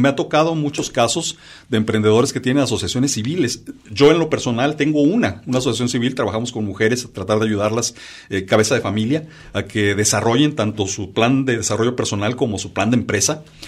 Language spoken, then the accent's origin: Spanish; Monterrey, Nuevo León, Mexico; Yo provengo de Monterrey, muy cercana a la ciudad de Monterrey.